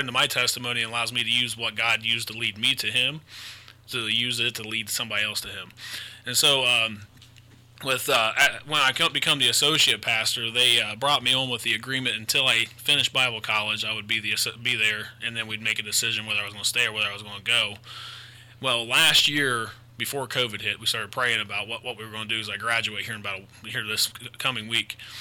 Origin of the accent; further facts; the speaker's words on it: Marion, United States; I was raised here in Marion, born and raised here in Marion, but I grew up in a home that was not a Christian home.